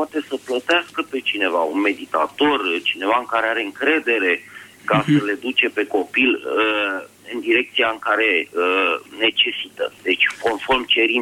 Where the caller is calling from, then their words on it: Bucharest, Romania; Vă sunt din București